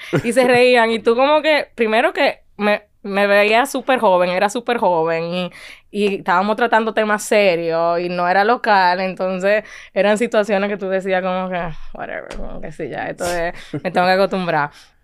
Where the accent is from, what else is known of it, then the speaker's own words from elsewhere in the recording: Dominican Republic; Ahí yo era literal la única dominicana en la oficina. Entonces, mi forma de hablar era el chiste más grande.